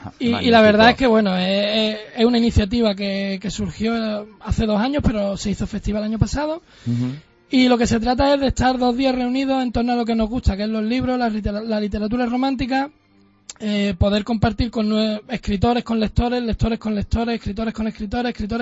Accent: Málaga, Andalusia, Spain; somos de Málaga

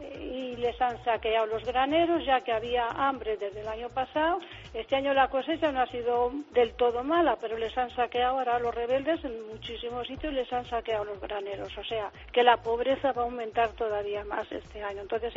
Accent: Spain; also born or lived in Italy; yo estaba en Italia, y aunque soy española, pero yo estaba trabajando en Italia, he estado casi 30 años trabajando con la inmigración.

